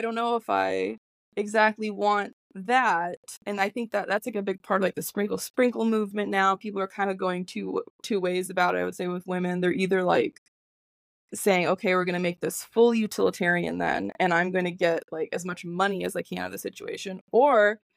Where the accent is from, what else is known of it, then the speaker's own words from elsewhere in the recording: Midwest, United States; I'm from the Midwest.